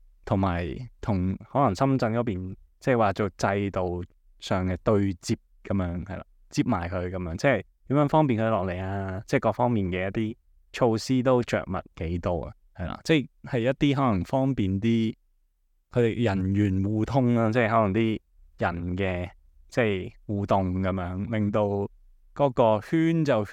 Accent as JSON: {"language": "Cantonese", "country": "Hong Kong", "said": "跟住你即系例如点解我哋香港人咁中意去果栏咁样"}